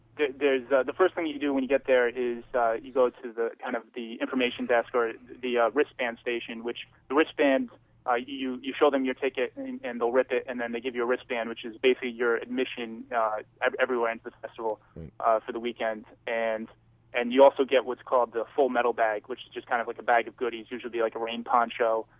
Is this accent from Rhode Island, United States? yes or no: yes; Providence, Rhode Island, United States; Coming, because I'm from Rhode Island, so coming from Providence, basically one of the main hubs on the East Coast is the Newark Airport.